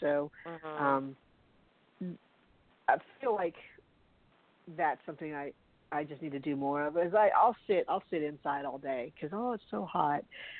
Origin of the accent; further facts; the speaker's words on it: Charleston, United States; I was, you know, just growing up in Charleston and just be outside.